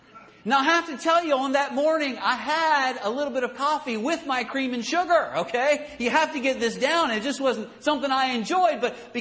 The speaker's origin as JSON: {"language": "English", "region": "Pennsylvania", "country": "United States", "tie": "born or raised there", "said": "I grew up in Pennsylvania. And in Pennsylvania, I don't know how it is here in Virginia."}